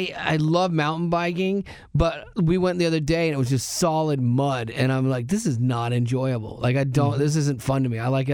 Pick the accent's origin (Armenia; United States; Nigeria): United States; Florida; I grew up in Florida. You did. And so I'm used to the heat